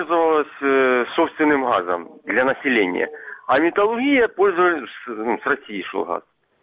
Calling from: Avdiivka, Donetsk Oblast, Ukraine; город Авдеевка.

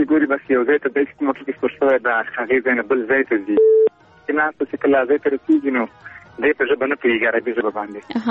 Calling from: Khogyani, Nangarhar, Afghanistan; خیستان ننګرهار

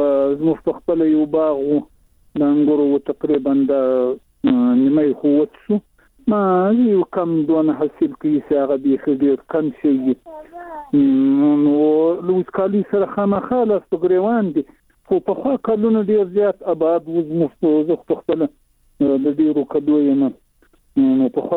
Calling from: Shajoy, Zabul, Afghanistan; د زابل ولایت شاجیل ولسوالی

